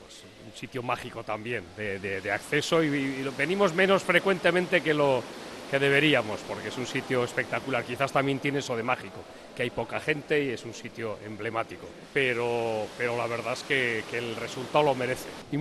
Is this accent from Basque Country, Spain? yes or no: yes; San Sebastián, Basque Country, Spain; Sí, Donostierra.